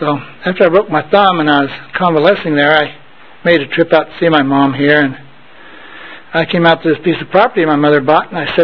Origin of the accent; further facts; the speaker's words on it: California, United States; born there; And I was born in California.